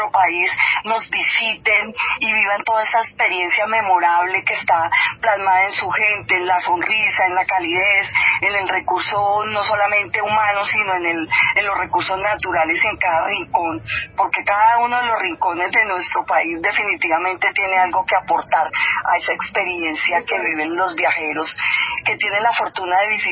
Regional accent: Colombia; hay destinos, hay regiones que nosotros, incluso siendo colombianos, no las conocemos

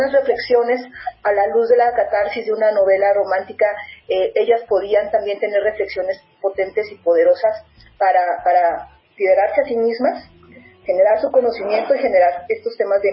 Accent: Mexico; now in Colombia; Pues soy una mujer mexicana, como tú bien dices, indígena otomí, que tengo ya 11 años residiendo acá en Colombia

